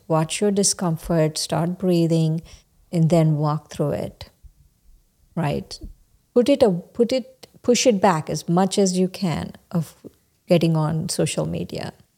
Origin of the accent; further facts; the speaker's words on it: India; growing up in India, we didn't floss.